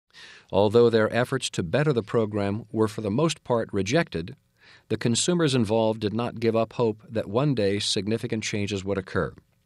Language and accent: English; Iowa, United States; upon learning I was originally from Iowa